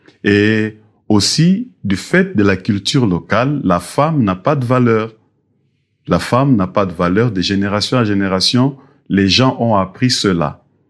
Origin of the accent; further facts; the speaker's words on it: Kinshasa, DR Congo; nous, on vient de Kinshasa, regarde ce que nous faisons comme travail